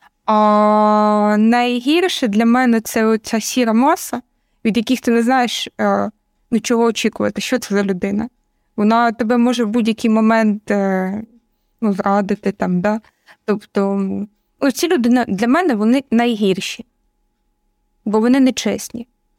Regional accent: Donetsk Oblast, Ukraine; born there; Я народилася на Донеччині.

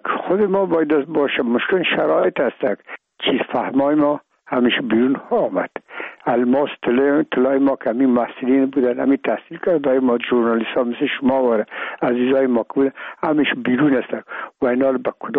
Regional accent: Afghanistan; ما افغان هستیم،

